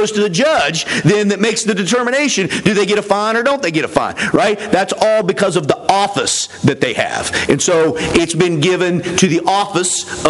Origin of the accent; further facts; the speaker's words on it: West Virginia, United States; but the church that I grew up in West Virginia, they used regular wine.